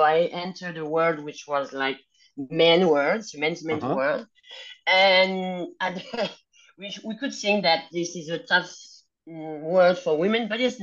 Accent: south of France, France; English is a second language; also born or lived in Paris; So yes, to begin, I'm French. I was born in Paris, and then I moved to the south of France. So I'm a southern French woman

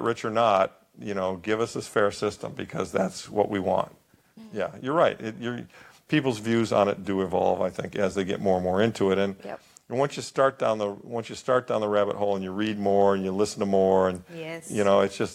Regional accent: Midwest, United States; I grew up in the Midwest.

